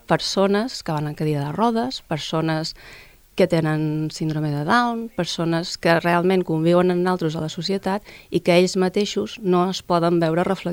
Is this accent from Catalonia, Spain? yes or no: no; Formentera, Balearic Islands, Spain; tenia clar que com a formenterera havia de ser així